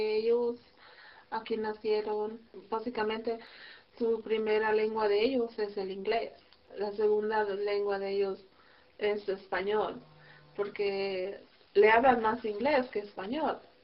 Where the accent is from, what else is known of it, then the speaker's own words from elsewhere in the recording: Michoacán, Mexico; Yo soy de México, está bonito. Es un país donde yo nací, es calmado, en cierta forma.